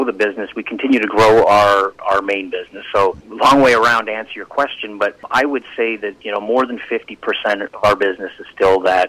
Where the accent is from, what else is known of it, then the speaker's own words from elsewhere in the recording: Vancouver, British Columbia, Canada; I am, exactly. I'm originally from Vancouver.